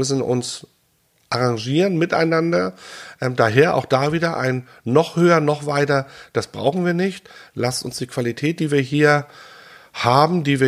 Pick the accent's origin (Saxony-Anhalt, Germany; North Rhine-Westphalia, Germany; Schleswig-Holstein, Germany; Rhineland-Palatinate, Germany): Schleswig-Holstein, Germany; Rantum; Ich bin hier in Rantum aufgewachsen